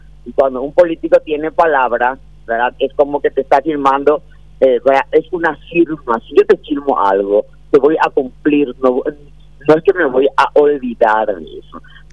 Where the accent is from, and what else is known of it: Paraguay